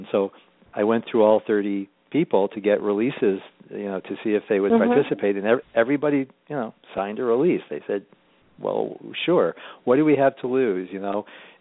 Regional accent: Rochester, New York, United States; And actually, I grew up in Rochester, so I have, you know, a lot of contacts, and it happens to be a very healthy aging, pro-aging city for some reason.

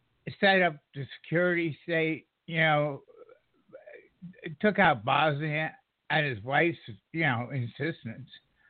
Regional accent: New York, United States; She's not a New Yorker. I'm a New Yorker.

